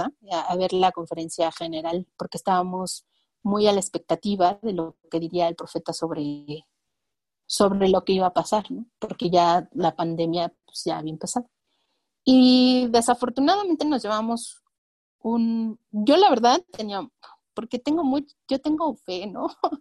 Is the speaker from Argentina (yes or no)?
no; Morelos, Mexico; Y en Morelos, de donde soy, hay una en Jojutla, que me queda lejos.